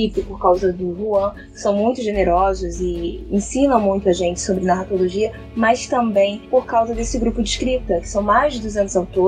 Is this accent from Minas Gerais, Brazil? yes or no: no; Rio de Janeiro, Brazil; sou do Rio de Janeiro.